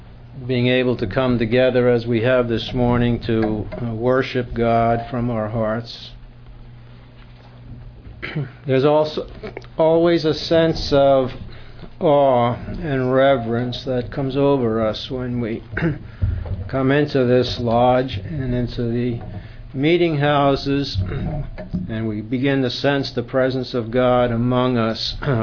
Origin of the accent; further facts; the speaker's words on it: New York, United States; from Long Island.